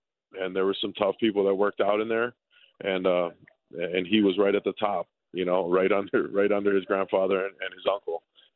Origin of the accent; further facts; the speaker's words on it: Hawaii, United States; You know, growing up, we grew up together in Hawaii and we trained together.